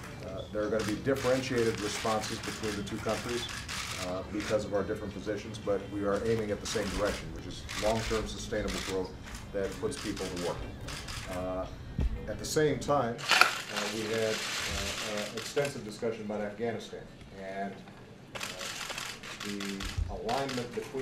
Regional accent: Chicago, Illinois, United States; This is Goose Island 312 beer from my hometown of Chicago.

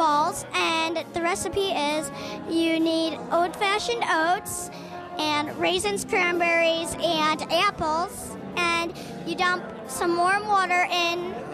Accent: Michigan, United States; I'm from Michigan.

